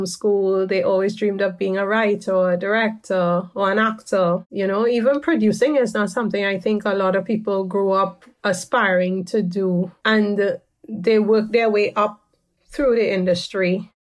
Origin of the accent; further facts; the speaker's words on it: Trinidad & Tobago; growing up in Trinidad, we have many races and cultures that come together.